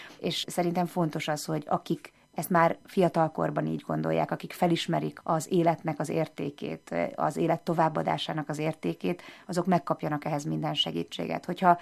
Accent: Szeged, Csongrád-Csanád, Hungary; És aztán jön az, hogy szegedi vagyok, majd az, hogy magyar, aztán, hogy európai

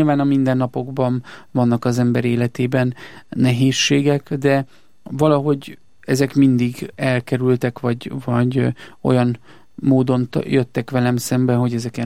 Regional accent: Körmend, Vas, Hungary; born there; Körmenden születtem, és ugye ott élt életének utolsó évtizedében Batthyány Boldog László, a szegények orvosa.

